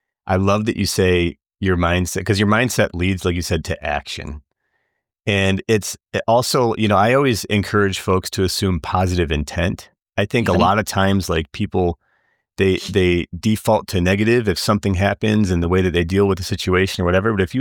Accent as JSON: {"language": "English", "town": "Buffalo", "region": "New York", "country": "United States", "tie": "born or raised there", "said": "I grew up in Buffalo during the era of Jim Kelly."}